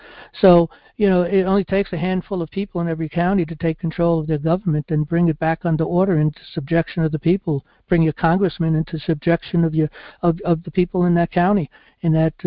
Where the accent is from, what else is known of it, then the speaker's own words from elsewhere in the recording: New York City, New York, United States; I grew up in New York City, and patriotism was a big thing.